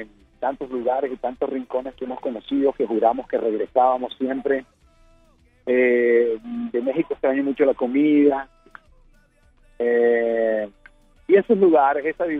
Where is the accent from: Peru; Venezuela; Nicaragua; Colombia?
Colombia; Y de Colombia, por supuesto, ¿no? Tengo tanto trabajo en mi tierra y tengo tantas responsabilidades.